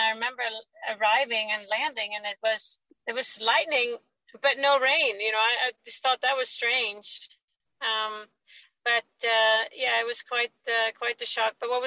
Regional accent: Sweden; I growing up in Sweden

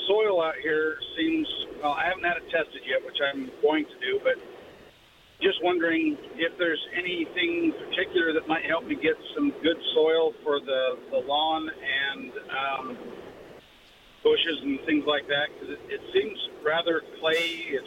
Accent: Roy, Utah, United States; now in Eagle Mountain, United States; I live in Eagle Mountain, and I'm not used to the some of the things that are out here. I'm more from the Roy area.

